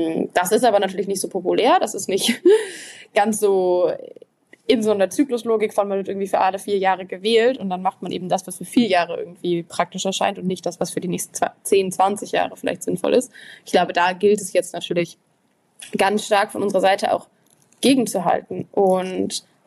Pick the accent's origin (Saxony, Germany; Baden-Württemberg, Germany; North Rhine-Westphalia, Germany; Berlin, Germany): Berlin, Germany; Ich bin in Berlin aufgewachsen.